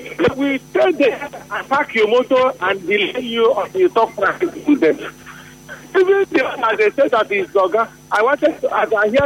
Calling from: Port Harcourt, Rivers, Nigeria; I'm calling from Port Harcourt.

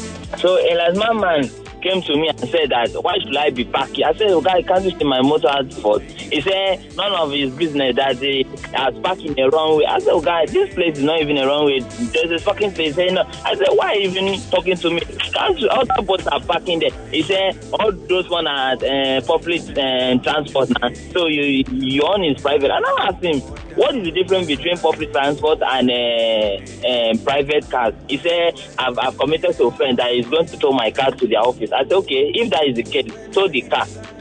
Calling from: Lekki, Lagos, Nigeria; I'm calling from Lekki.

